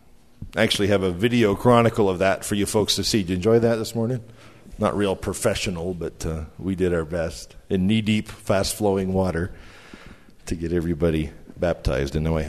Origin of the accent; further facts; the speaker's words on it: Canada; I'm Canadian.